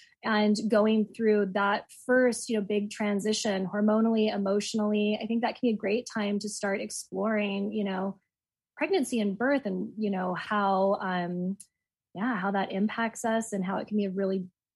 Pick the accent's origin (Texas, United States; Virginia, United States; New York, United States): Texas, United States; now in California, United States; And, we're in California, so it wasn't, like, I'm originally from Texas, where a lot of times it's just, like, abstinence, like, that is the way.